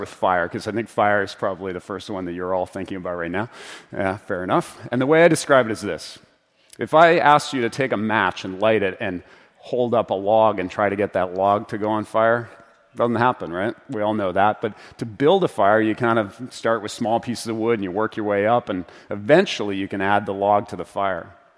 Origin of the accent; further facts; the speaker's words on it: Vancouver, British Columbia, Canada; and I'm hoping, that my hometown of Vancouver actually potentially announces the world's tallest at around 20 stories.